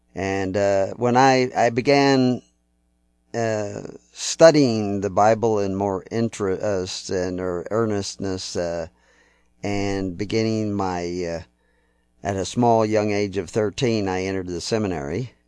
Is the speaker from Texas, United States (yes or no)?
yes; Texas, United States; accent: Texas; I was from Texas, had a very thick accent, very thick Tex accent. I didn't hear it. I didn't know I had an accent. I talked like everybody talked where I came from